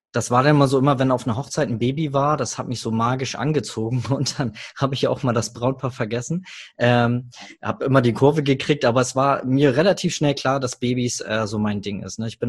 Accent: Hamburg, Germany; Du musst dir vorstellen, ich komme aus Hamburg

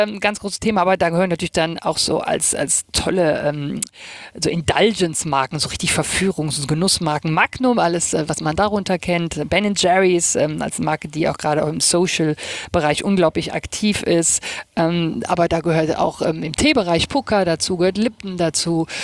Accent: Rhineland, Germany; now in Hamburg, Germany

